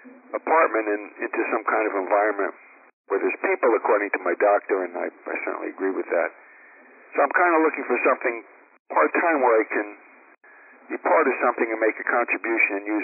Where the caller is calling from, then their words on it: New York, United States; New York.